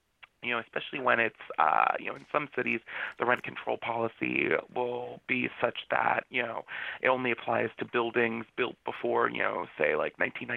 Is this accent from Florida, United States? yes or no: yes; Florida, United States; Yeah, I grew up in Florida, so I very much don't like the cold.